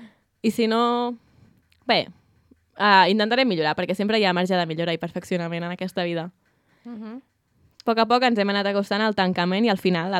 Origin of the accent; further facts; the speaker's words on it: Sant Feliu, Catalonia, Spain; perquè realment els que som de Sant Feliu hem trobat la manera alternativa d'arribar-hi.